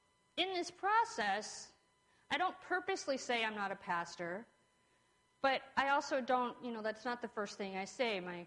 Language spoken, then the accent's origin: English; New England, United States; I think of where I grew up in New England.